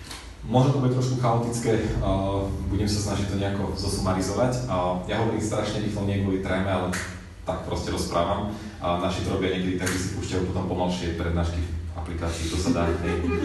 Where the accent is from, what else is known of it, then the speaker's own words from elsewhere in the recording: Sereď, Trnava Region, Slovakia; pochádzam zo Serede, v Serede žijem, bývam, som.